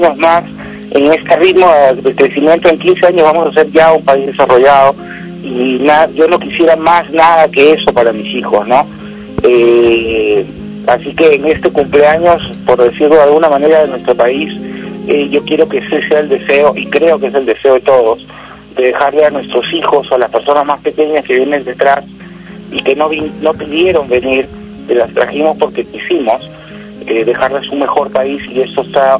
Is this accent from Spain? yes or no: no; Peru; tratemos como peruanos siempre de dar la mano a otro peruano.